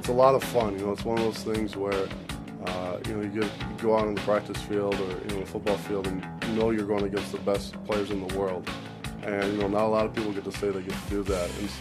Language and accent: English; Chicago Heights, Illinois, United States; I grew up in Chicago Heights, Illinois. It's about 30 minutes south of the city.